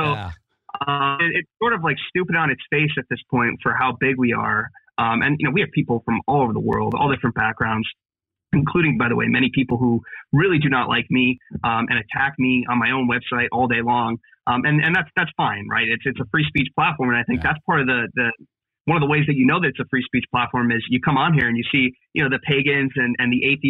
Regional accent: Pennsylvania, United States; who is the Democrat candidate for governor here in Pennsylvania. And that's my home state.

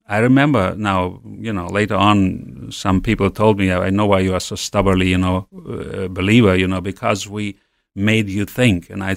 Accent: Siberia, Russia; I grew up in Siberia, in West Siberia, and they became followers of Christ shortly after the wartime. You know, they were teenagers during the wartime, my parents, and so I already was born in a Christian family.

